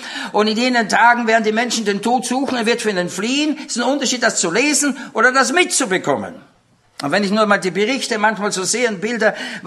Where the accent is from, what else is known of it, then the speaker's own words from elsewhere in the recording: Austria; now in Germany; ich bin Österreicher, wohnen in Deutschland